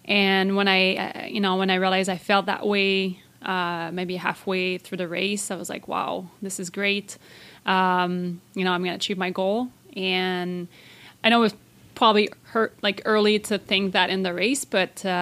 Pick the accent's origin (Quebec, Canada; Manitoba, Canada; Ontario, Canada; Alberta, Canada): Quebec, Canada; Repentigny; And she was trying to, start a run group in Repentigny, my hometown.